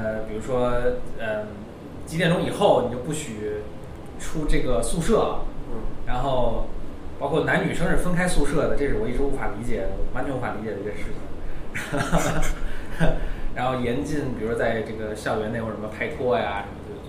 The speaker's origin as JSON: {"language": "Chinese", "country": "China", "said": "然后像我们这样来自中国大陆的学生"}